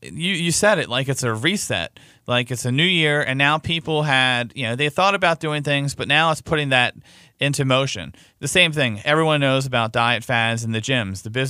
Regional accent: Baltimore, Maryland, United States; those old school, I grew up in Baltimore City, radiator heat.

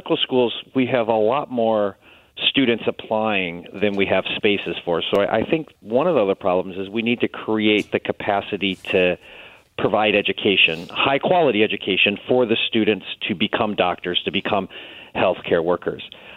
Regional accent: Midwest, United States; I'm an Irish Catholic boy from the Midwest.

